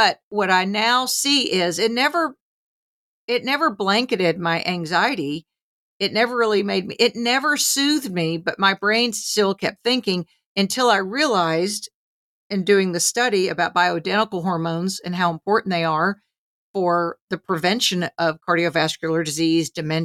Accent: Newark, New Jersey, United States; born there; I told her I was born in Newark.

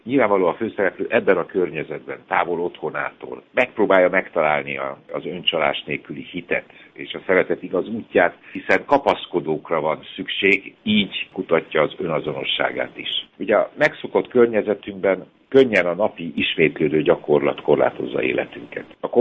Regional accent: Transylvania, Romania; moved away; Nagyon sokszor hallottam Erdélyben, gyerekkoromban ezt az ösztönzést, és ugyanakkor egyszer hagytam el Erdélyt

